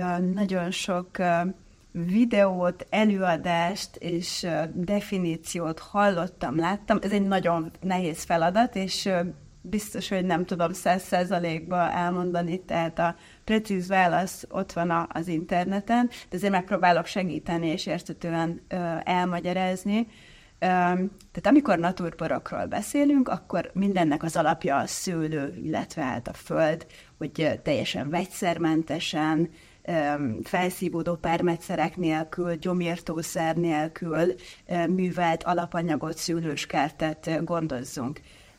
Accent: Budapest, Hungary; also born or lived in Bačka Topola, Serbia; Én Topolyán születtem, nagyszüleim Szabadkán éltek, tehát megvolt ez a kötődés. A óvodáskorom óta Budapesten élünk, tehát nekem az otthonom Magyarország, Budapest

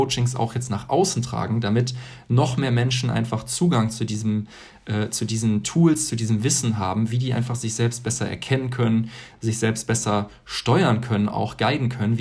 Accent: Hilden, North Rhine-Westphalia, Germany; Ja, ich bin ganz normal aufgewachsen in Hilden

